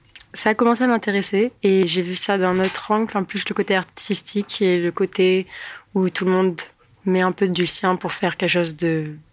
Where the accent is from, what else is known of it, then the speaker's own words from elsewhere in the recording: Côte d’Ivoire; born there; also born or lived in France; Quand je suis née, il était en Côte d'Ivoire, mais je ne me rappelle pas parce que j'avais qu'un an. Après, j'ai fait 4 ans en France.